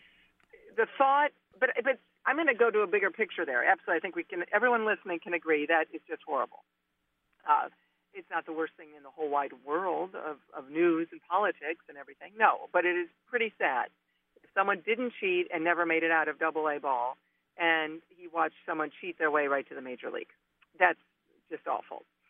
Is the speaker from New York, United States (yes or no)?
no; Toledo, Ohio, United States; I grew up in Toledo, and we were Tigers fans as kids.